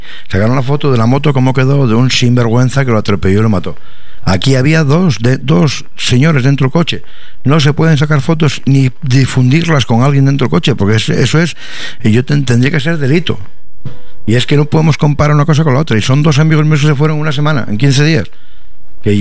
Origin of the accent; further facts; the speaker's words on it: Tineo, Asturias, Spain; me siento orgulloso de ser de Tineo, de mi pueblo